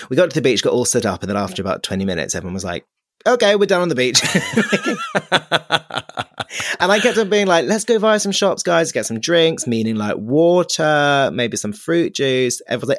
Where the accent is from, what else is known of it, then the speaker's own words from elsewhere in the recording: London, United Kingdom; Oh, we're from London.